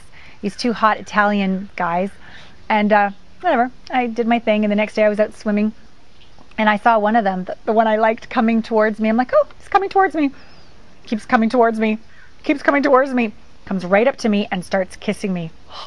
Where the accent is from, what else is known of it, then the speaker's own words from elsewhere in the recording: Canada; And I'm Canadian, so I just have this thing.